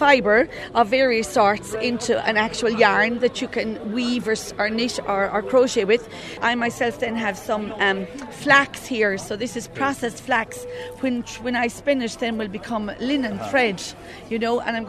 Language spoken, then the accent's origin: English; Munster, Ireland; now in County Clare, Ireland; I'm from County Limerick. I've been adopted here by a most gorgeous group of spinners in County Clare.